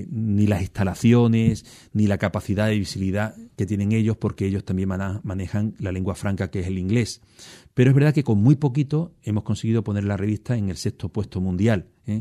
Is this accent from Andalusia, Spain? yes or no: yes; Huelva, Andalusia, Spain; No estoy en Huelva, estoy en una ciudad preciosa también, que es Castellón, a la que vengo con cierta frecuencia y me encanta porque además Castellón tiene muchas similitudes con Huelva.